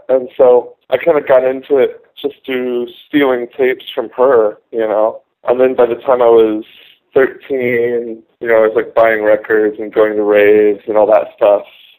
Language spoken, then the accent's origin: English; Kansas City, Missouri, United States; Oh, I grew up in Kansas City, Missouri.